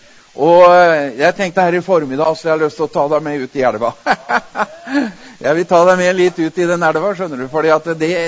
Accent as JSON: {"language": "Norwegian", "region": "Telemark", "country": "Norway", "tie": "born or raised there", "said": "for jeg er jo innfødt telemarking og vokst opp ved elva. Tinnelva, sa vi da."}